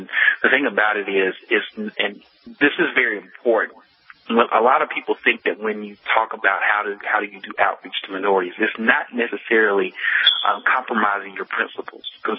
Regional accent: Virginia, United States; Sequestration, Virginia is my home state, disclaimer, but sequestration is a huge deal

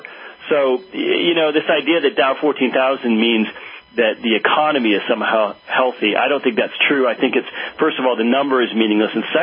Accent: United States; it's really embarrassing to me as an American, because I love this country very much.

